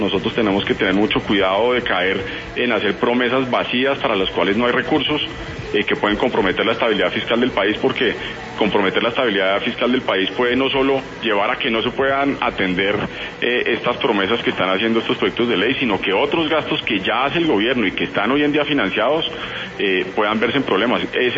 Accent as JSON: {"language": "Spanish", "country": "Colombia"}